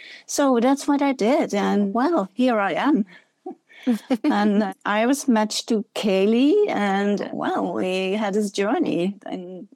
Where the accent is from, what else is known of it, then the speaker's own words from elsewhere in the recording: Netherlands; English is a second language; I'm from the Netherlands